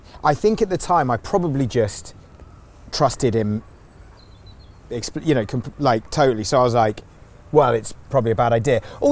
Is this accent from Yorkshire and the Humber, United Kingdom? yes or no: yes; Tadcaster, Yorkshire and the Humber, United Kingdom; also born or lived in London; I was born in London back in the mists of time in the mid-80s. And then we moved up to Yorkshire in, like, 1989, 1990.